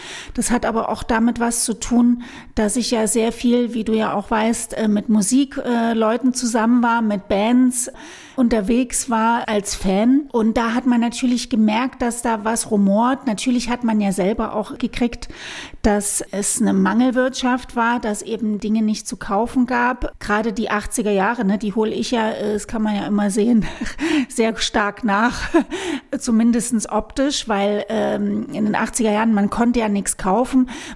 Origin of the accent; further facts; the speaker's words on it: Leipzig, Saxony, Germany; accent: Saxon; Ich bin in der Frauenklinik geboren und aufgewachsen bin ich in Connewitz. Erst in der Karl-Liebknecht-Straße, heute Karli genannt, und später am Connewitzer Kreuz.